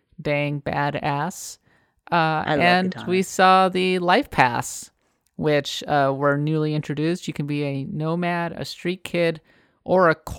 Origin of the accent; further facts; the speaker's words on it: United States; I am an American. I do not subscribe to your centigrades.